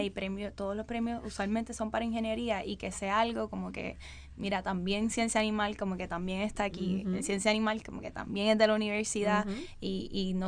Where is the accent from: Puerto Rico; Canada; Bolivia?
Puerto Rico; nosotros como puertorriqueños somos alborotosos